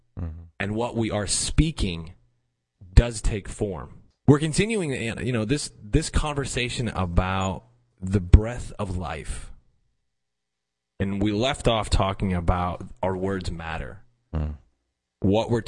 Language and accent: English; Detroit, Michigan, United States; now in Florida Gulf Coast, United States; I grew up in Detroit and then I moved to now the Florida Gulf Coast region.